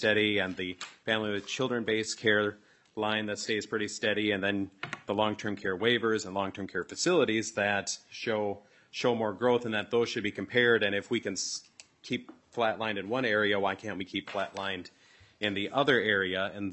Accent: South Dakota, United States; about 8 miles from the Iowa border. Iowa right now is trying to purchase us, and just this last year, my hometown was included in the Sioux Falls metropolitan area.

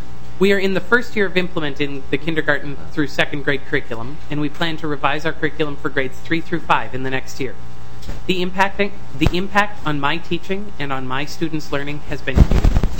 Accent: Blue Earth, Minnesota, United States; I grew up in Blue Earth, Minnesota, a town of 4,000 in Faribault County.

